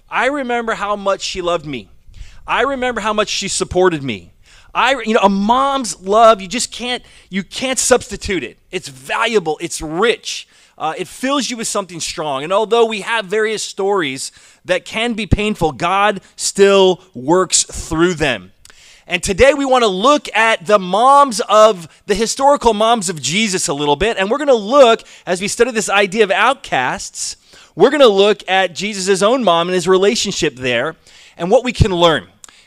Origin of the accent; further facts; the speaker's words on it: Texas, United States; born there; And then I was born in Texas. My dad got restationed in Texas, and I was born in 1967.